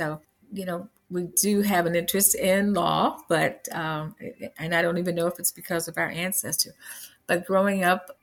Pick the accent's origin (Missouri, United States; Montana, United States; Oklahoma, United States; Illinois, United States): Missouri, United States; St. Louis; I was born in The Ville. But my dad shortly thereafter moved across the red line. I went to an all-Black kindergarten low to an all-white kindergarten high.